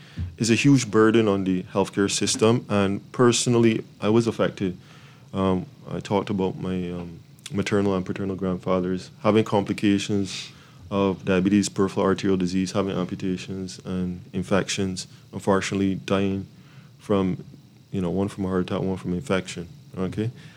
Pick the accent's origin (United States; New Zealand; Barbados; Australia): Barbados; Well, you know, I'm originally born and raised in Barbados, BIM as we love to call it.